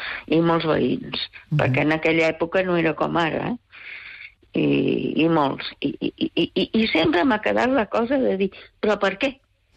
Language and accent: Catalan; Barcelona, Catalonia, Spain; Jo abans vivia a Sarrià, em vaig criar a Sarrià.